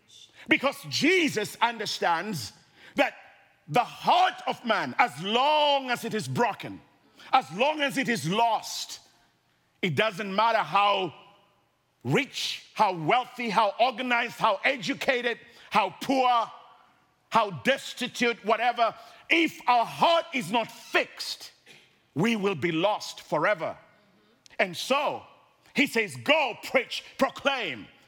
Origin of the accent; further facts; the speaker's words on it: Minneapolis, Minnesota, United States; And I said, I come from Minneapolis.